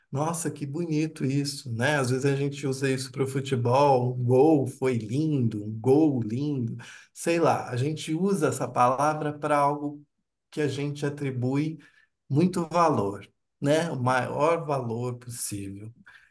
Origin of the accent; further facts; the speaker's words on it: Itu, São Paulo, Brazil; eu sou do interior de São Paulo, sou de uma cidade que se chama Itu